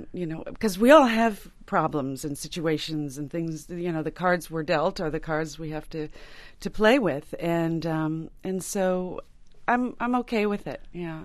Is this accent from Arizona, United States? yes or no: no; Riverside, Connecticut, United States; I grew up in Riverside, Connecticut.